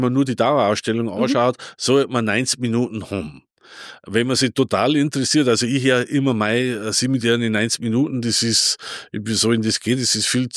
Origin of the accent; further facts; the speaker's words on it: Bavaria, Germany; da, wo ich herkomme, aus dem platten Land, aus dem Vorwald sozusagen